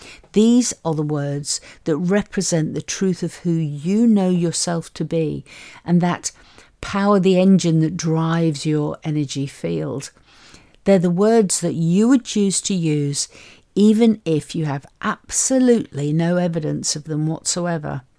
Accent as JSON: {"language": "English", "town": "Liverpool", "region": "North West England", "country": "United Kingdom", "tie": "born or raised there", "said": "I was brought up in Liverpool. I moved to the south of England, had lots of elocution lessons to banish the accent."}